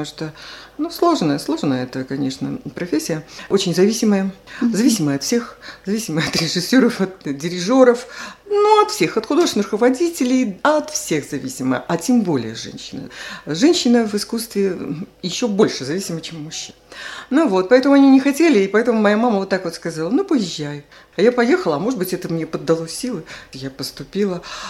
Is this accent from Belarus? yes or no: yes; Belarus; Вот я была из Белоруссии, моя подруга была с Украины.